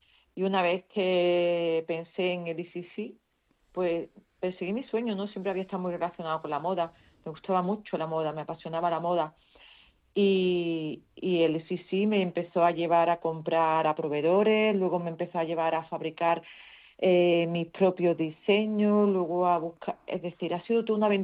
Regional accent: Trebujena, Andalusia, Spain; sigue siendo la casa familiar donde me crié, donde nacieron todos mis hermanos, y esa es la sede principal. Seguimos estando en Trebujena

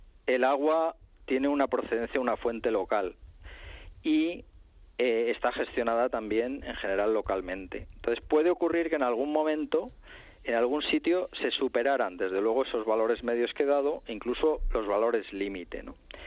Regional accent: Community of Madrid, Spain; born there; primero soy ciudadano de la Comunidad de Madrid, soy nacido en la Comunidad de Madrid. Encima, pues he trabajado varios años en la propia empresa de servicios de agua de Madrid

